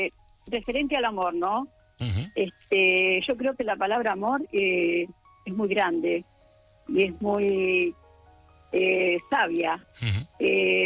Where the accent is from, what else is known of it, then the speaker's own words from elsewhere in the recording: Argentina; moved away as an adult; now in Spain; Entonces yo me agarré un avión y me vine a vivir a España, soy argentina.